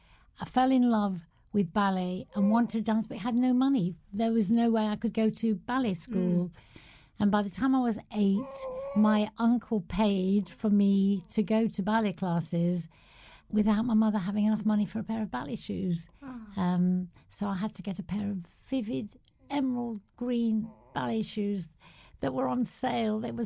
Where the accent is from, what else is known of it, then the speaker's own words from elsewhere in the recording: Manchester, North West England, United Kingdom; now in London, United Kingdom; Yeah, I'm a northern girl through and through. Yes. Yeah, I don't know. My accent sort of diminished somewhere along the way in my years of being